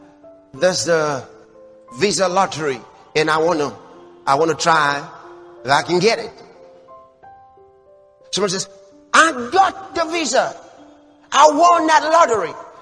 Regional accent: Lagos, Nigeria; I schooled in Lagos. So I grew up in Lagos. So I got married in Lagos. Got to get a job in Lagos.

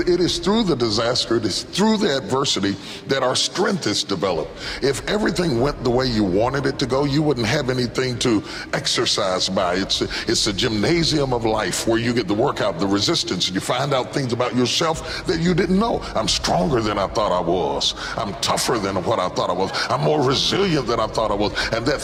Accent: Charleston, West Virginia, United States; moved away as an adult; now in Dallas, United States; I moved from Charleston, West Virginia, to Dallas, Texas, didn't even know anybody, but I felt like I was finished in West Virginia.

